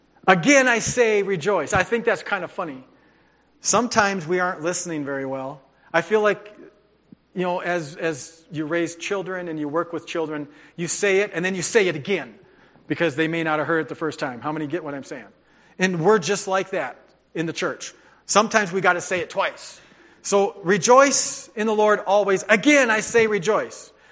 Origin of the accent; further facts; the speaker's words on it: North Dakota, United States; I grew up in North Dakota. Woohoo! All the North Dakotans say amen.